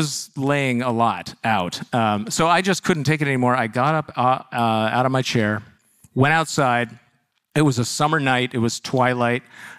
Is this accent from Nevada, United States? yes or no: no; Yarrow Point, Washington, United States; me as a tiny child in suburban Seattle. I grew up on Yarrow Point, one of the little points on the other side of the 520 bridge.